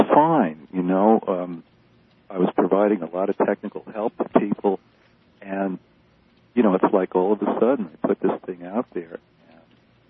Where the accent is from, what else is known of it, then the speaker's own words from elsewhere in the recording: United States; Now, they all know that I'm an American.